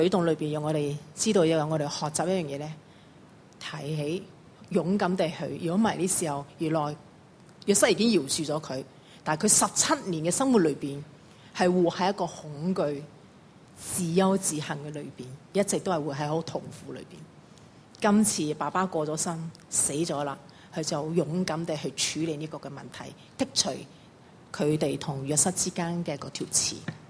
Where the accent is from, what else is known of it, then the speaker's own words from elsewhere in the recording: Hong Kong; 我深信要是今日的我们香港人，今时今日的人来讲呢，真的会怒火中烧